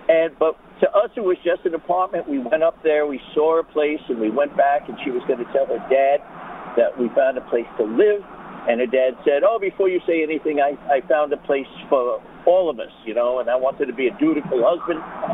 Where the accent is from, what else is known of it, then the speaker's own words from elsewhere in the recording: Bronx, New York, United States; we were sort of lost in Queens because we come from the Bronx